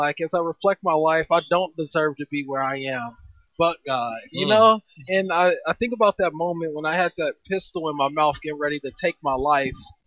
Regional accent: Oklahoma, United States; born there; also born or lived in Miami / Baltimore / Kansas; So military family. I was born in Oklahoma on a military base, but lived in Miami, Baltimore, Kansas with Toto

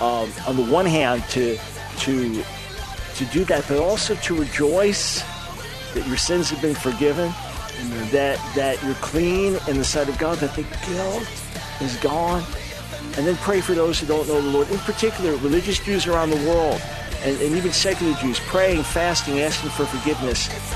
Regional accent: New York, United States; I'm a New Yorker, as you know, born in New York City, raised on Long Island, spent the first about 33 years of my life, New York, Long Island, but it's still in my blood.

